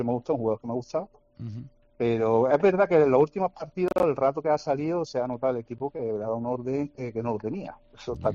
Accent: Granada, Andalusia, Spain; somos de aquí de Granada

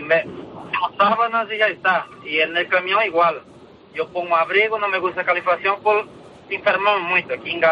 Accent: Brazil; Spanish is a second language; moved away; Soy brasileño, sí, llevo aquí 16 años, 17 creo.

